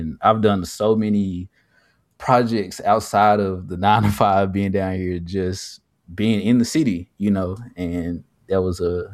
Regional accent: Memphis, Tennessee, United States; born and raised in Memphis, and I went to school at MTSU, which is in Murfreesboro.

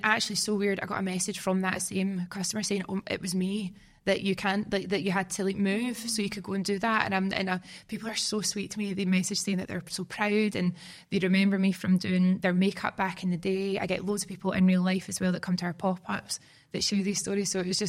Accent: Scotland, United Kingdom; I think it is maybe a slight born and raised in Scotland self-belief.

